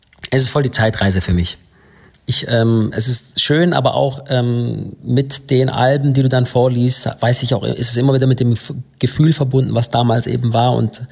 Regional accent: Baden-Württemberg, Germany; aber wir sind im Schwabenland groß geworden. Meine Geschwister und ich, wir sind da geboren

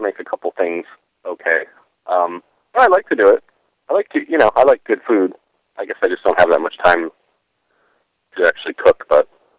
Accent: Philadelphia, Pennsylvania, United States; I mean, I grew up in Philadelphia. I'm actually right over the bridge in New Jersey

